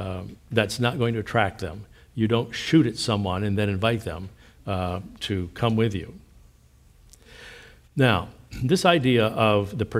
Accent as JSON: {"language": "English", "region": "Pennsylvania", "country": "United States", "said": "Originally, I'm from Pennsylvania."}